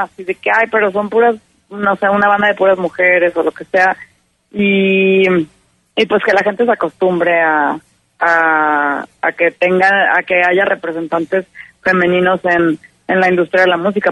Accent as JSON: {"language": "Spanish", "country": "Mexico", "said": "no creo que los mexicanos debamos de etiquetar la música tan severamente, porque como mexicanos y como mestizos, pues somos una mezcla de todo, ¿no?"}